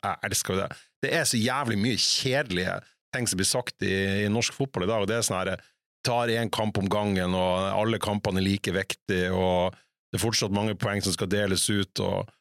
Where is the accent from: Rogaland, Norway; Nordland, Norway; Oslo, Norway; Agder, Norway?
Nordland, Norway; Fauske; Jeg er fra Fauske.